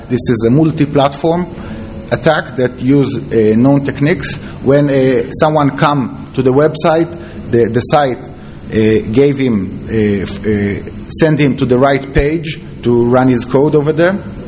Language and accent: English; Israel; I come from Israel. Okay, we are single CD country. We have one XP installation in all Israel.